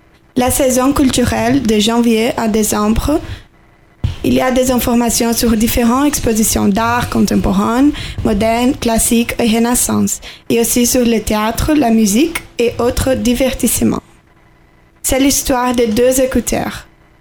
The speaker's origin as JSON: {"language": "French", "region": "Rio de Janeiro", "country": "Brazil", "second_language": "French", "lives_now": "Philadelphia, United States", "said": "je viens de Rio de Janeiro, au Brésil. Mais j'habite maintenant à Philadelphie, comme Isabella, aux États-Unis. J'ai 19 ans"}